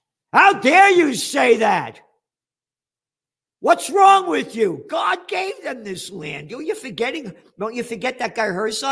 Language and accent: English; Bronx, New York, United States; I'm a Guinea from the Bronx. I don't count.